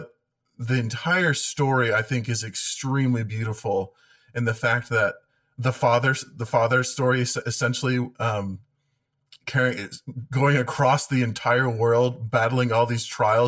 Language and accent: English; New Jersey, United States; I grew up in New Jersey and I don't get to see my family pretty often.